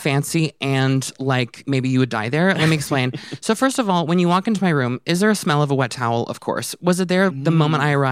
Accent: Vancouver, British Columbia, Canada; also born or lived in Toronto, Canada; I come from Vancouver, Canada, which is like, it's kind of not fair because it's an unusually clean city. And as someone who's like lived in dirty cities, I spent 10 years in Toronto

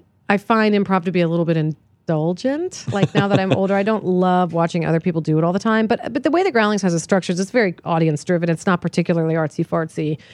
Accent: East Coast, United States; I grew up on the East Coast.

